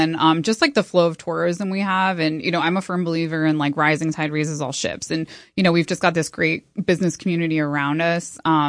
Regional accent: Eldred, New York, United States; So I'm actually a Sullivan County resident and I grew up here in Eldred.

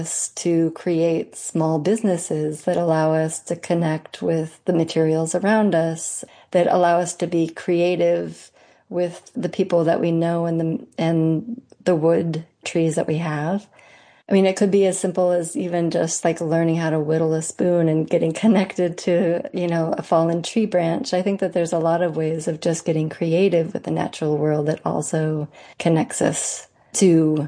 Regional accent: Montana, United States; now in New York, United States; You know, growing up in Montana, there was very little change throughout them. And when I first moved to New York, I always look forward to fall.

